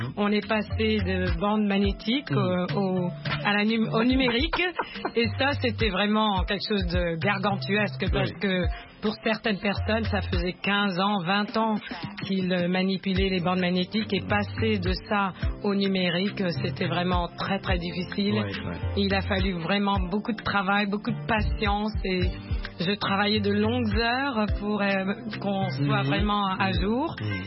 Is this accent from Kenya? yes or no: yes; Kenya; also born or lived in Caribbean; je venais des Caraïbes à l'origine, et ma mère est de Washington, et j'avais grandi au Kenya, en Afrique anglophone. Donc, je n'avais pas l'expérience de l'Afrique francophone.